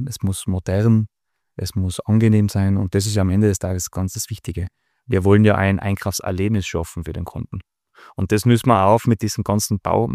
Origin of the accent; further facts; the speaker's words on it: Innsbruck, Tyrol, Austria; ich bin Innsbrucker, bin da aufgewachsen, ich kenne das Dez seit Kindestagen an.